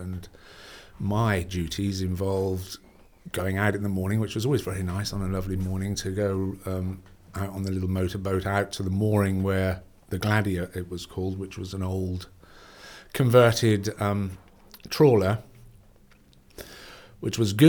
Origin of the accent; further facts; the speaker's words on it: Brixham, South West England, United Kingdom; I grew up on Brixham Harbour in a pub at the London Inn, which no longer exists.